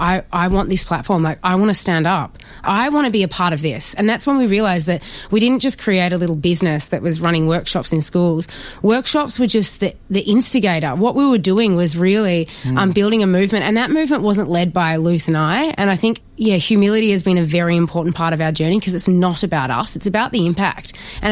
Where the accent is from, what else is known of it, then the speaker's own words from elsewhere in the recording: Sandringham, Victoria, Australia; Grew up in Sandy, Sandringham. So I was a Bayside girl.